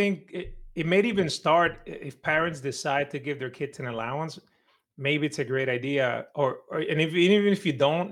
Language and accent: English; Dominican Republic; I grew up in Dominican Republic. We didn't really have a lot of means in terms of money, right?